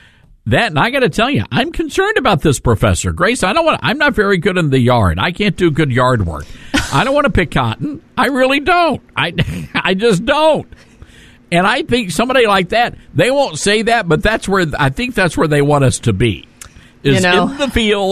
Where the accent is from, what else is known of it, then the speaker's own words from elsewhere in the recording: South Haven, Mississippi, United States; So growing up in South Haven, Mississippi, you know, the racial situation was not there.